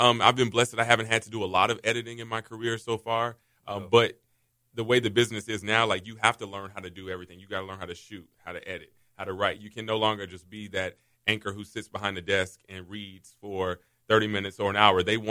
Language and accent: English; Atlanta, Georgia, United States; But, like, I was born in Atlanta. Yeah. And that's still where my family is. That's where my roots are.